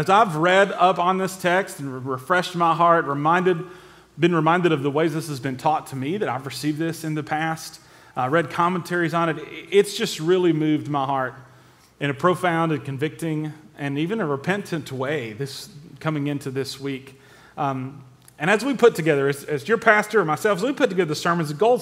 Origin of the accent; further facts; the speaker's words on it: Wilmore, Kentucky, United States; I come from Wilmore, Kentucky. I live down the road, not too far, about an hour and a half, in just outside of Lexington in Wilmore, Kentucky.